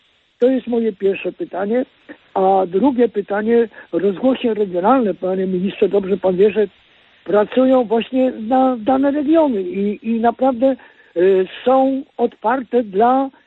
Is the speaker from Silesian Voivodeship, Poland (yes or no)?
yes; Mysłowice, Silesian Voivodeship, Poland; bo ja jestem z Mysłowi ze Śląska